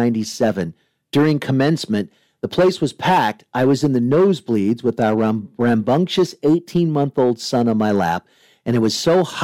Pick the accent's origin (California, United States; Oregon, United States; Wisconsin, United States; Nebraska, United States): Oregon, United States; Corvallis; This was when we were in junior high and high school growing up in Corvallis.